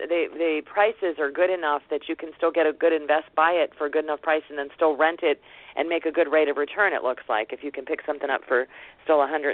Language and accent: English; Hawaii, United States; I flew out there between Christmas and New Year's, and I'm from Hawaii